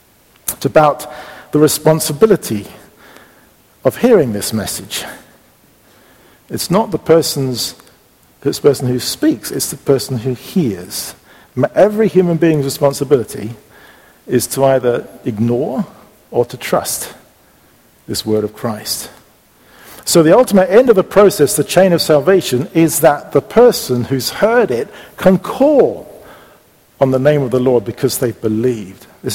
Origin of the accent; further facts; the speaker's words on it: England, United Kingdom; my home country of England.